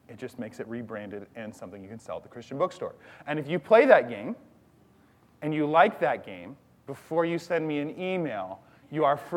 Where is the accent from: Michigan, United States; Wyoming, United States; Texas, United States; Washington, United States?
Washington, United States; Bellingham; I grew up in Bellingham, Washington.